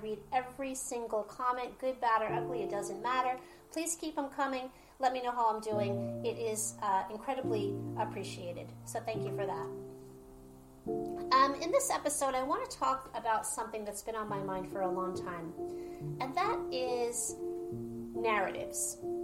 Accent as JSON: {"language": "English", "region": "New York", "country": "United States", "tie": "born or raised there", "said": "I grew up in New York. I'm an East Coaster. I'm in a blue state."}